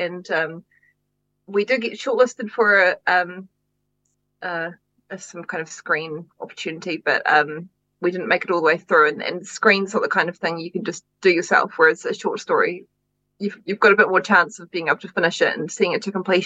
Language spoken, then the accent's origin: English; Christchurch, Canterbury, New Zealand; I started writing plays, and I grew up in Christchurch